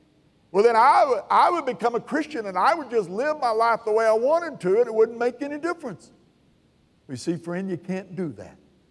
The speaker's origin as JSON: {"language": "English", "town": "McLeansboro", "region": "Illinois", "country": "United States", "tie": "born or raised there", "said": "walking down the street, my hometown, McLeansboro, Illinois."}